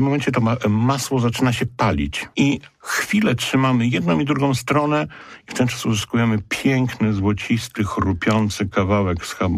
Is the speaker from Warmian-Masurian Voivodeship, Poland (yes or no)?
no; Poznań, Greater Poland Voivodeship, Poland; ja jestem szczun z Poznania, to wsypuję majeranek.